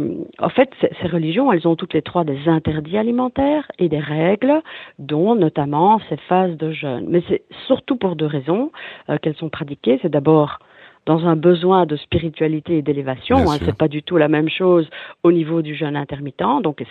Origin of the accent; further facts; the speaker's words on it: Belgium; chez nous en Europe et en Belgique